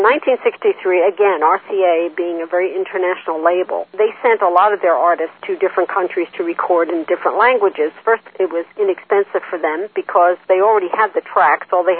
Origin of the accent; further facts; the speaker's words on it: United States; now in Germany; Most people forget that I'm a foreigner, and I'm actually American.